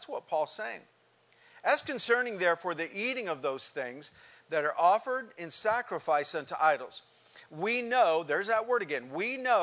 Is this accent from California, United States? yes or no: yes; San Jose, California, United States; Where I grew up in San Jose, just blocks from where I grew up, they took, I don't know how many houses out, maybe 12, and built a huge Buddhist temple years ago.